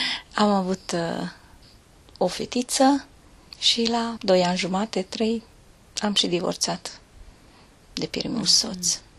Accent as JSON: {"language": "Romanian", "town": "Berghia", "region": "Mureș County", "country": "Romania", "said": "Am 46 de ani, sunt din Berghia, județul Mureș, lângă 10 km de Târgu Mureș."}